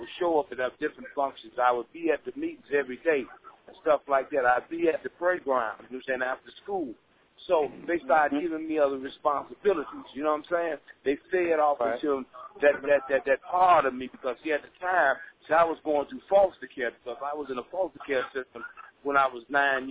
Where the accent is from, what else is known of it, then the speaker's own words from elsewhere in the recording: Chicago, Illinois, United States; When I first joined up the gang, I was from Chicago, Illinois, Chicago's west side.